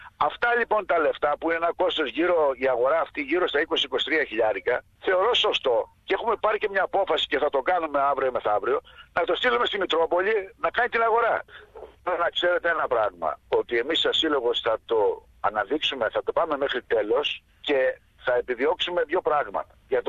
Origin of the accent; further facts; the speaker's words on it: Vrysa, North Aegean, Greece; επειδή κάτω στη Βρύσα που πλήγει και το χωριό μου κατά 90% τα σπίτια